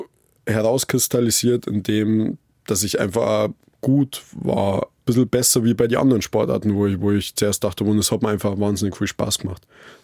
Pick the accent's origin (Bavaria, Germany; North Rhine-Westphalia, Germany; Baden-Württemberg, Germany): Bavaria, Germany; Kirchanschöring; also born or lived in Salzburg; Weil Salzburg von meinem Heimatort Kirchschöring nur eine Viertelstunde weg ist.